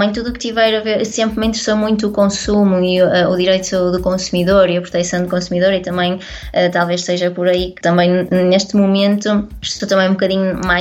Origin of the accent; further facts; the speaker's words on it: Maia, Porto, Portugal; eu sou do Porto e vivo, aliás, vivia com os meus pais na Maia, onde fiz todo, onde iniciei toda a minha escolaridade, a escola primária, o secundário, indo depois para o centro do Porto apenas quando iniciei a faculdade